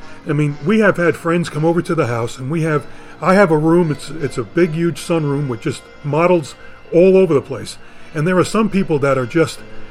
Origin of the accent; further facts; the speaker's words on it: Bronx, New York, United States; But from my perspective, when I grew up, I grew up in the North Bronx.